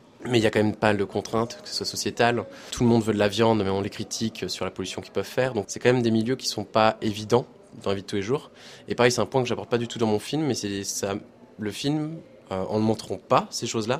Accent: Brittany, France; je suis pas de la région de Poitou-Charentes. Moi je viens de Bretagne et je connais un petit peu le milieu rural.

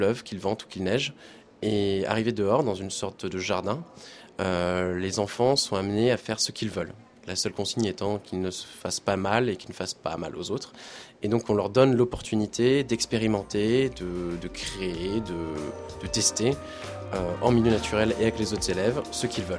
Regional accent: Brittany, France; je suis pas de la région de Poitou-Charentes. Moi je viens de Bretagne et je connais un petit peu le milieu rural.

